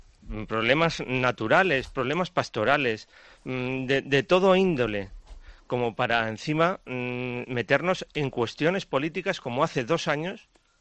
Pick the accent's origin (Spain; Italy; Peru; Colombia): Spain; desde mi posición como español y como católico